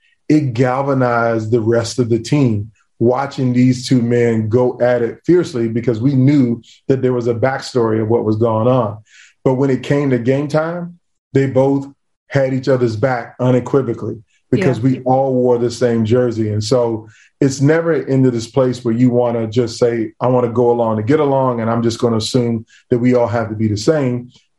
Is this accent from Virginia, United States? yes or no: yes; Virginia Beach, Virginia, United States; I grew up in Beach, Virginia.